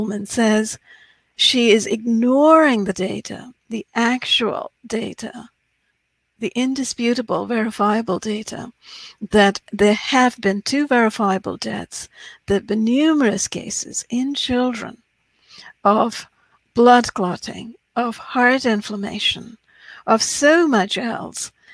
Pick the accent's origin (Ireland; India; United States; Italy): India; as I'm from India too.